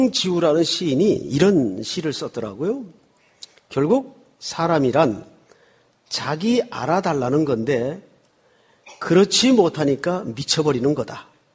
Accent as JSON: {"language": "Korean", "town": "Yeongju", "region": "North Gyeongsang", "country": "South Korea", "tie": "born or raised there", "lives_now": "United States", "said": "제 고향은 경북 영주가 고향이에요."}